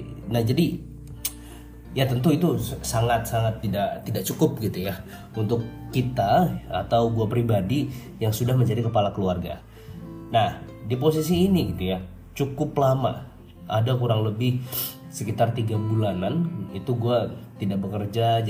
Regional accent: Bontang, East Kalimantan, Indonesia; kampung halaman saya itu adalah di Bontang, Kalimantan Timur. Bontang, Kalimantan Timur ini adalah kota yang berada di Kalimantan Timur, dekat dengan Samarinda dan juga Balikpapan, yaitu ada di utaranya gitu ya.

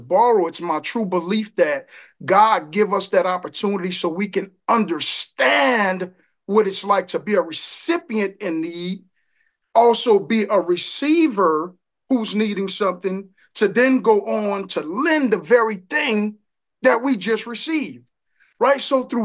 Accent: New Orleans, Louisiana, United States; I'm originally from New Orleans, and it's a very rough place to grow up in.

